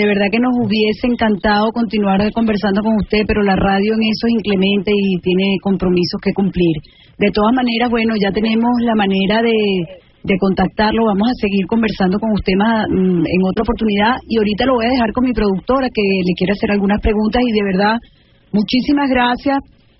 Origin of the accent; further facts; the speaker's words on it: Venezuela; De verdad que me avergüenza como venezolana que eso haya sucedido. Pero yo quiero que sepa que los venezolanos no somos así.